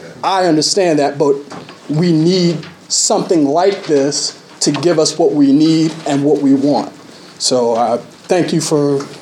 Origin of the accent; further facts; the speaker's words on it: Brooklyn, New York, United States; now in Church Hill, United States; I live in Church Hill. I'm originally from Brooklyn.